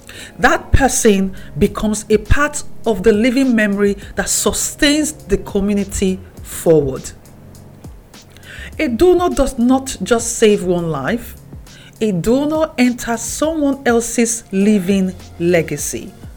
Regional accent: Nigeria; born there; I was born in Nigeria. I was raised in a home where Christianity and African cultural traditions sat at the same table. They were not in conflict in my household. They were layered.

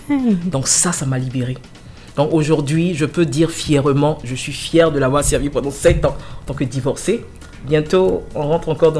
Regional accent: Côte d’Ivoire; moved away; j'étais à Londres comme tout le monde. J'ai quitté la Côte d'Ivoire quoi, il y a 23 ans, 2002. On a eu la chance, on est rentré en août et puis après la guerre a explosé, on est resté ici.

